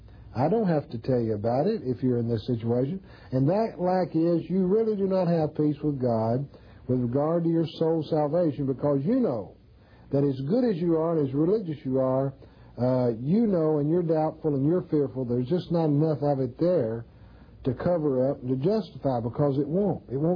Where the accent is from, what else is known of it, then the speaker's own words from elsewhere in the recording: Kentucky, United States; I remember in my hometown where I used to live in Kentucky, not my first hometown, my second hometown